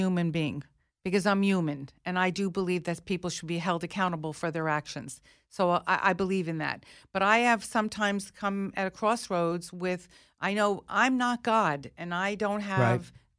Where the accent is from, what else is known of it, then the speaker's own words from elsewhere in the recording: United States; Our country especially, because I'm an American, a very proud American.